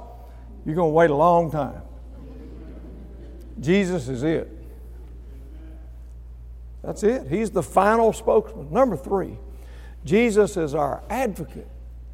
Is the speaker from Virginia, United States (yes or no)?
no; Mississippi, United States; And so I got down into my home state, stopped at Houston, and I went, stayed there through Thursday night.